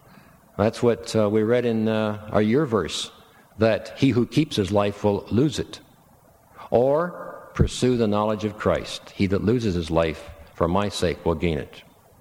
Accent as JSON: {"language": "English", "country": "Canada", "said": "I'm a Canadian."}